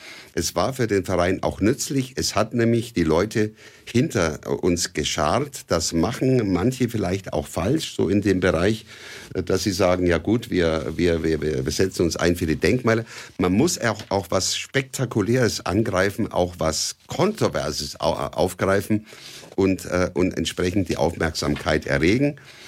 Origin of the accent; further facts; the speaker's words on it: Arzberg, Bavaria, Germany; now in Nuremberg, Germany; ich stamme ganz woanders her, nämlich aus Oberfranken. Geboren in Arzberg, Oberfranken, als Flüchtlingskind, darf man so sagen, nach dem Krieg. Und bin dann 65 nach Nürnberg gekommen und bin in der Südstadt gelandet und fühlte mich so als Südstädter.